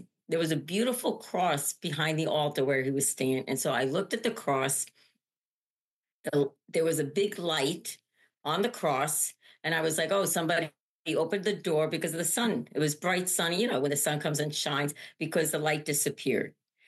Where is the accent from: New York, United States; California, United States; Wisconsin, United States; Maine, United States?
New York, United States; Syosset; And I was like, oh, I'm from Long Island. So we talk. And she happened to be, and the two priests that were with her, one priest I knew, he had my confirmation. Like, he was a priest of my parish when I was a kid in Syosset.